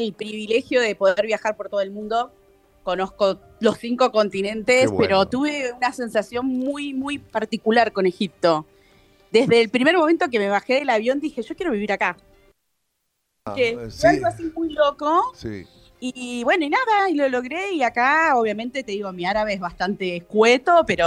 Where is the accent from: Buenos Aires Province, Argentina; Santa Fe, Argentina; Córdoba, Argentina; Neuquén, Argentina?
Neuquén, Argentina; also born or lived in Buenos Aires / Santa Cruz / Río Negro / Bariloche; Yo nací en Buenos Aires, me crié en Neuquén, después volví a Buenos Aires a estudiar y de grande estuve trabajando en Santa Cruz, en Río Negro, y bueno, el último lugar donde estuve viviendo antes de mudarnos acá fue en Bariloche.